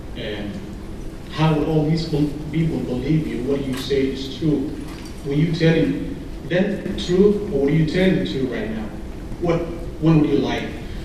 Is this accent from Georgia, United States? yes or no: no; San Antonio, Texas, United States; I'm from the San Antonio.